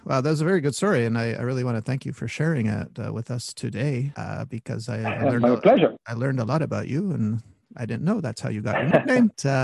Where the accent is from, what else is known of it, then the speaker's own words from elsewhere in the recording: Canada; I go, "Hi … from Canada."